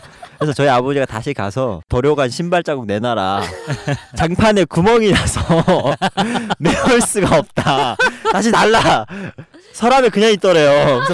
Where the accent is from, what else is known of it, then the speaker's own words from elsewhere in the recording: North Korea; now in South Korea; 탈북을 해서 이제 남한 사회에 처음 와서